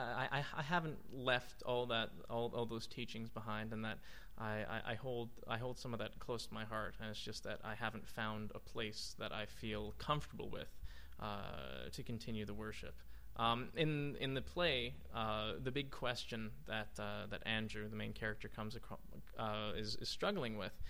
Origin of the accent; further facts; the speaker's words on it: Canada; Like it's kind of scary for me personally as a Canadian to watch some news thing